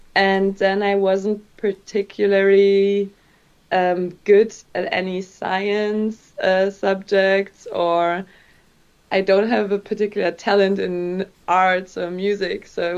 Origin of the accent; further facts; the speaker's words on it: Bavaria, Germany; English is a second language; I grew up in Bavaria, in the south of Munich, so in Germany, to clarify maybe. And I'm half French and half German, actually. So my mother's French and my father's German, and I grew up my whole life in beautiful Bavaria near the mountains.